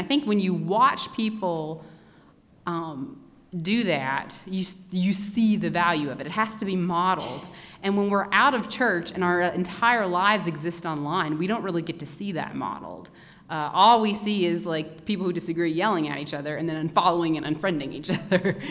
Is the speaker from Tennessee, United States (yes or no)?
yes; Dayton, Tennessee, United States; I go to church in Cleveland, Tennessee. I'm from Dayton, Tennessee.